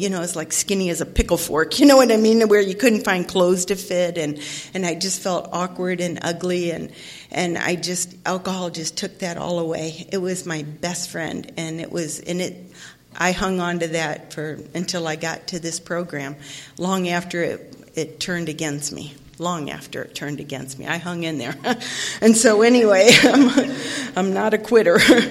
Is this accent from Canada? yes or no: no; Ohio, United States; I grew up in Ohio, and I never felt a part of my whole life. I was one of five kids